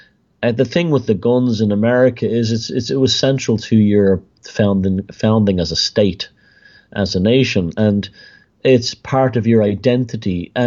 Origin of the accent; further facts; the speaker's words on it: Ireland; You're going to tell us we're not Irish? This kind of thing? Or that we're something else?